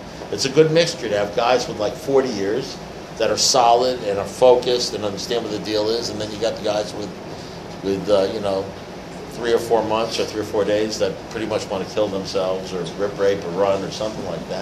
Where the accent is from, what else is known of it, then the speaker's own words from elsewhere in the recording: Coral Gables, Florida, United States; I'm an alcoholic from Carl Gables